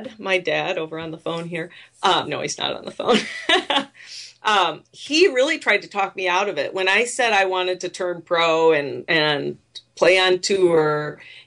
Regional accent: South Dakota, United States; And I always played growing up, and I grew up in South Dakota, so I had a lot of success there.

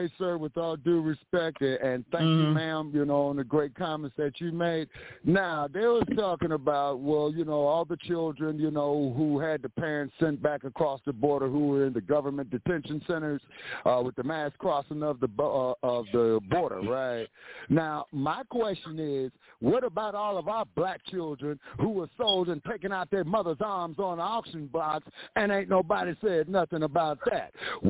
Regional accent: Los Angeles, California, United States; down there in Hollywood, California, which is a section of the city of Los Angeles. It's because I grew up in Los Angeles.

